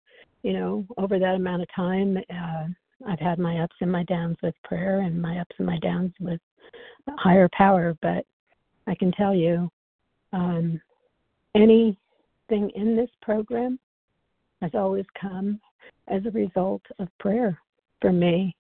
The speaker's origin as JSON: {"language": "English", "region": "New Mexico", "country": "United States", "said": "I'm from New Mexico also. Hi, Lee, neighbor."}